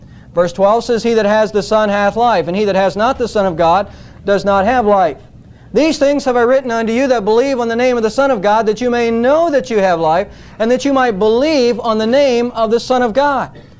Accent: Savannah, Ohio, United States; born or raised there

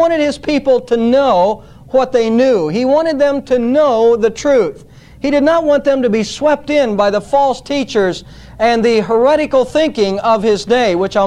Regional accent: Savannah, Ohio, United States; born or raised there

